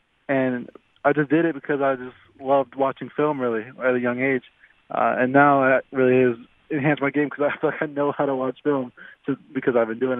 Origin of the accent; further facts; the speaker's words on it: Chicago, Illinois, United States; I'm from Chicago. So I grew up a Notre Dame fan